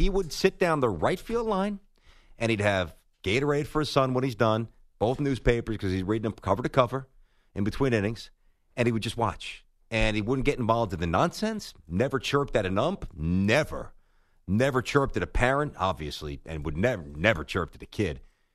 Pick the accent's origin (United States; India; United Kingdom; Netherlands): United States; Brooklyn, New York; I mean, Ack, we're both from Brooklyn. I don't remember parents being overly aggressive back then.